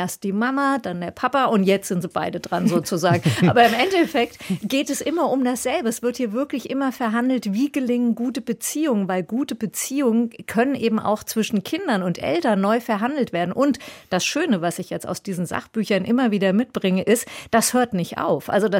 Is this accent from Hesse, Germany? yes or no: yes; Wetzlar, Hesse, Germany; ich bin ja aus Wetzlar.